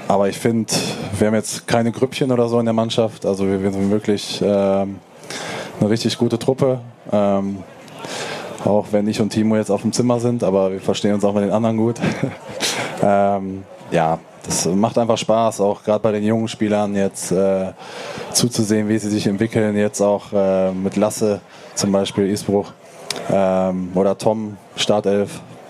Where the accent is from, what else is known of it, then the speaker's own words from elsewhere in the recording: North Rhine-Westphalia, Germany; now in Karlsruhe, Germany; ich komme ja aus dem Sauerland